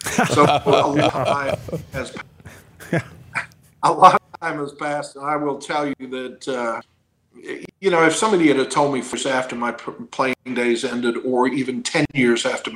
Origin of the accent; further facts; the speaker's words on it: Stockport, North West England, United Kingdom; Well, actually, I grew up outside of Manchester, a little town called Stockport.